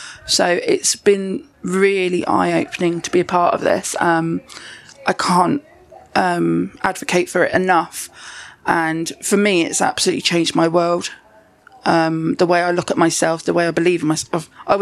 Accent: Poole, South West England, United Kingdom; I'm from Poole in Dorset.

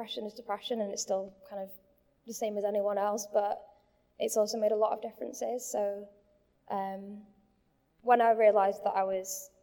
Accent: Manchester, North West England, United Kingdom; moved away as an adult; also born or lived in Southampton; now in Maidstone, United Kingdom; I'm from Manchester originally. 6 years ago, I moved to Southampton to university to study physics, and now I live in Kent, and I'm a medical physicist.

